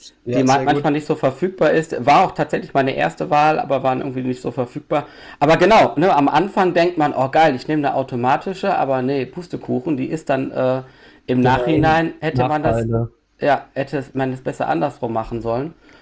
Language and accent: German; Düsseldorf, North Rhine-Westphalia, Germany; ich komme ja aus Düsseldorf und na, mit Altbier bin ich groß geworden